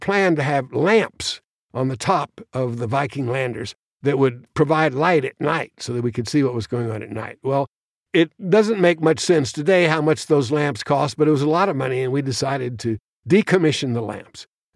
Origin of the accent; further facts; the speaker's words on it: New York City, New York, United States; I was born in New York City in March of 1942. And I lived in row houses, 7521 167th Street in Queens, New York.